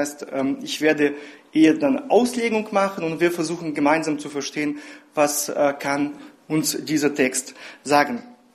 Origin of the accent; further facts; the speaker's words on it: Berdychiv, Zhytomyr Oblast, Ukraine; now in Berlin, Germany; Ich komme jetzt nicht aus Odessa. Meine Frau kommt aus Odessa und ich komme aus einer kleinen Stadt Berdichev.